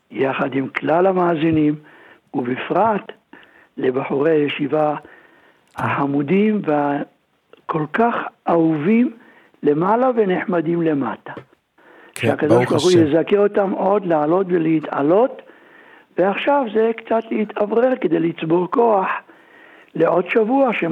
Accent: Jerusalem, Jerusalem District, Israel; אני מדבר בירושלים, בבית ישראל, היה רק שני חדרים.

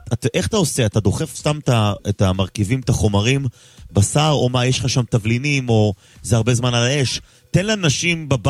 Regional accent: Jerusalem, Jerusalem District, Israel; אני ירושלמי

